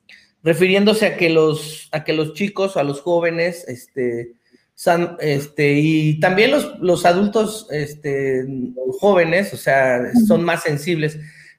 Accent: Mexico; todos somos mexicanos

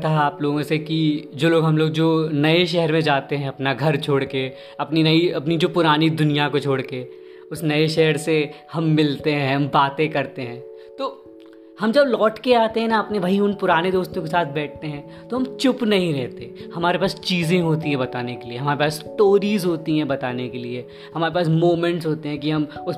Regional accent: Pune, Maharashtra, India; moved away; तो शहर का नाम था पुणे। गए स्टेशन पर, गाड़ी खड़ी हुई थी, धीरे धीरे धीरे धीरे कुछ देर बाद मेरा शहर मेरे सामने से गायब हो रहा था।

